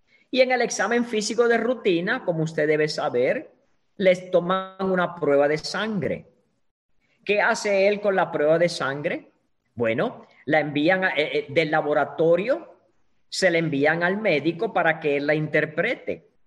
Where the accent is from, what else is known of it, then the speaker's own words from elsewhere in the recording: Bayamón, Puerto Rico; born there; yo nací en el pueblo de Bayamón, Puerto Rico. Yo nací en Bayamón, el pueblo del chicharrón.